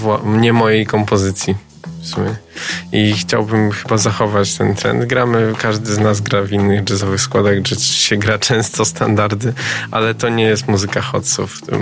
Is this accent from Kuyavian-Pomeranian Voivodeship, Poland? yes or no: no; Ząbki, Masovian Voivodeship, Poland; also born or lived in Warsaw; Ząbki, tam się wychowałem, urodziłem się w Warszawie, ale całe życie praktycznie młodzieńcze spędziłem w Ząbkach